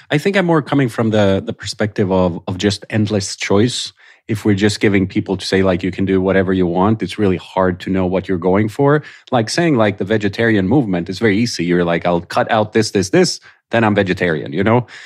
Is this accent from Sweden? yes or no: yes; Sweden; I'm from Sweden originally, so I have kind of a foot in Europe as well.